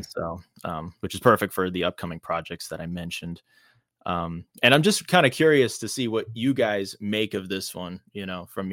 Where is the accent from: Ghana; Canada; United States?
United States; Virginia; Lately, I've been studying cryptids in my home state for a couple of creative reasons for some future projects.